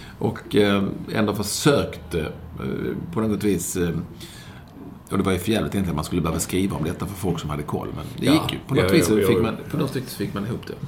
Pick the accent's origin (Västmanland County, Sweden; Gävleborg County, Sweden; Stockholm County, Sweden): Stockholm County, Sweden; Lidingö; Jag var ju från Lindingen och det var ju sanslös överklass